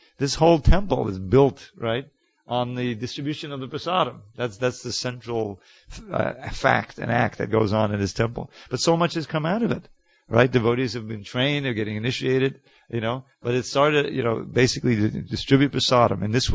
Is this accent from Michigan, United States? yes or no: no; New York City, New York, United States; I grew up in New York City. I was going to the museums.